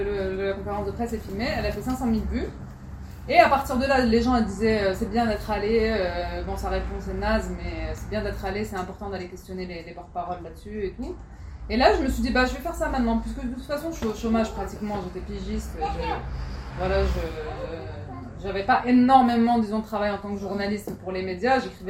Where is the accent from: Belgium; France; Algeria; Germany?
Algeria; Moi, je viens d'Algérie, j'ai grandi en Algérie, et en Algérie, on a été éduqués avec la Palestine au cœur.